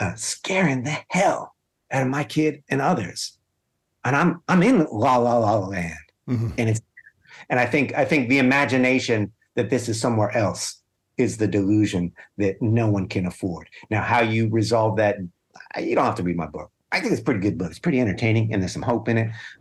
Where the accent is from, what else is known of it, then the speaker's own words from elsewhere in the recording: New York, United States; I was given a reading in my hometown. I was connecting New York, upstate New York, a little blue dot, but a mostly kind of red area.